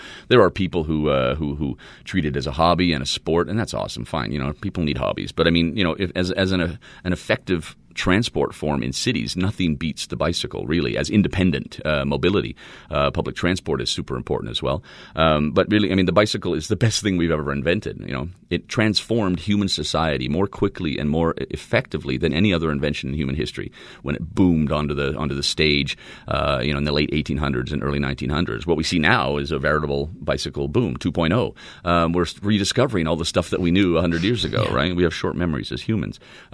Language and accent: English; Alberta, Canada; growing up in Alberta, in Canada, you know, in a big stupid North American city with a donut center, which is deserted at night, and living in it was a pretty cool suburb, but it was a typical American suburb, North American suburb.